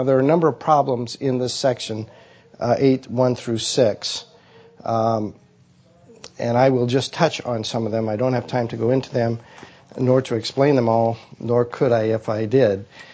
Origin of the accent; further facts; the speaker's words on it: Nebraska, United States; I'm thinking of this as like, I'm from Nebraska.